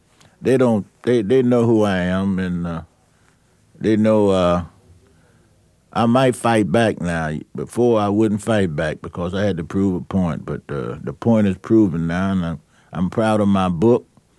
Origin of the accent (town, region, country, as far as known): Charlotte, North Carolina, United States; born or raised there